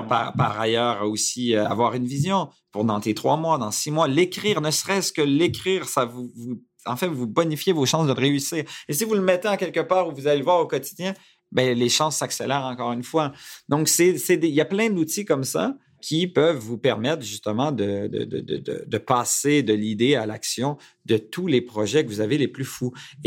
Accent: Quebec, Canada; Il est français d'origine, je suis québécois.

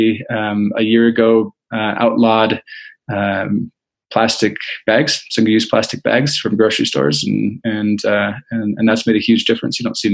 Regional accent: United States; Which, as an American growing up, you hear the word Congo, you're like, well, that's not a place I'm ever going to go.

